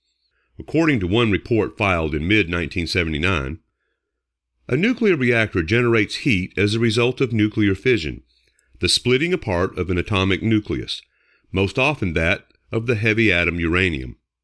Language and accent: English; Pittsburgh, Pennsylvania, United States; near my hometown of Pittsburgh. That was always a source of pride to the state